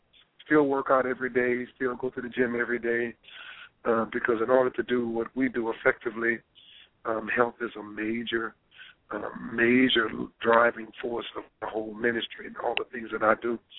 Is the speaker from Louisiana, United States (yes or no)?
yes; New Orleans, Louisiana, United States; back in New Orleans again. So I'm basically a New Orleans boy.